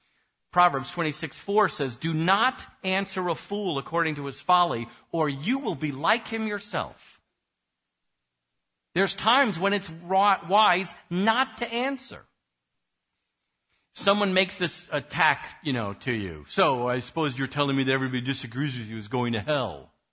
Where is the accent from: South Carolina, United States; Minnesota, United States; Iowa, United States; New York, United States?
New York, United States; is I'm originally from New York. So a New York Jew. So whatever you need to do to translate this to Maryland Gentile, do it, okay?